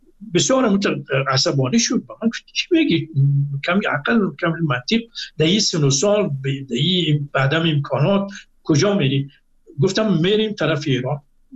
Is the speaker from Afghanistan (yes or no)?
yes; Afghanistan; now in Iran; من از افغانستان آمدم، همین کپی نمرات خود از لیسه سلطان محمود غزنی من گرفته بودم